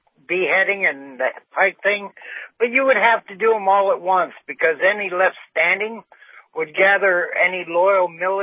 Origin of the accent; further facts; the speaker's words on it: Pennsylvania, United States; But I'm from Pennsylvania. Send me to Texas? They don't matter to me.